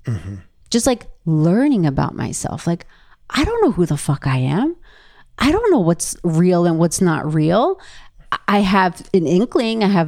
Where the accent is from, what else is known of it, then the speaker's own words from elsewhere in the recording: Kawasaki, Kanagawa, Japan; also born or lived in Tokyo; being American and being Japanese, like being Buddhist and being Jewish, like being born and raised in Tokyo, Japan, and growing up in Kawasaki, Japan